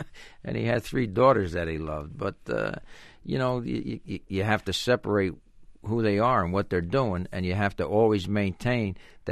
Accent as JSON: {"language": "English", "town": "Paterson", "region": "New Jersey", "country": "United States", "tie": "born or raised there", "said": "I was an Italian, and I grew up in Paterson, New Jersey, and I grew up in a Italian neighborhood."}